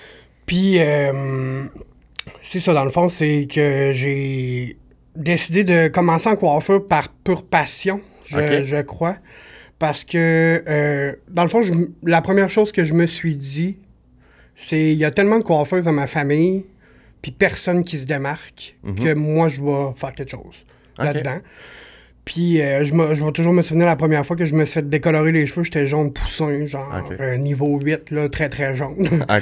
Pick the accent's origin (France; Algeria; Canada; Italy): Canada; Lévis, Quebec; j'ai 32 ans, je viens de Lévis, secteur Lévis, à vrai dire.